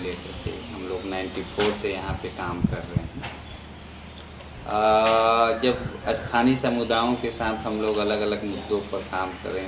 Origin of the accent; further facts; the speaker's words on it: Mehdiganj, Uttar Pradesh, India; और मैं मेहदीगंज नागेपुर का निवासी हूँ।